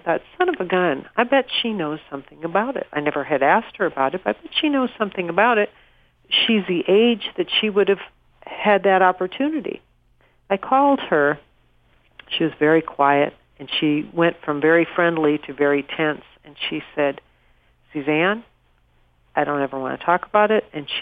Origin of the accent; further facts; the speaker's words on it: South Dakota, United States; also born or lived in Chicago, Illinois; Actually, I was originally from Chicago, and then we moved to South Dakota, and I grew up in South Dakota.